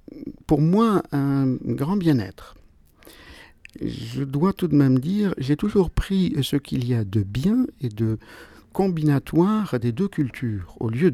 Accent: Algiers, Algiers Province, Algeria; moved away; Alors, je suis né à Alger, j'ai grandi d'ailleurs dans un quartier très sympa, mais très populaire, qui était El Biar. J'y ai passé toute mon enfance, avec beaucoup d'amis

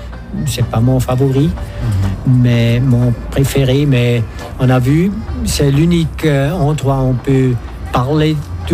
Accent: Switzerland; first language Swiss German; French is a second language; Oui, moi, sûrement, parce que c'est pas ma langue maternelle, alors je dois être plus attentif en jouant, parce qu'en suisse allemand, je pense, je rêve, je fais tout, c'est facile.

